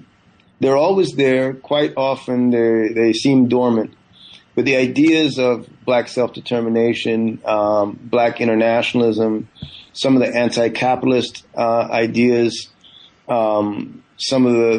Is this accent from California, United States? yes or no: yes; California, United States; also born or lived in Guyana; my family moved to the U.S. I grew up in Northern California beginning in the 1980s.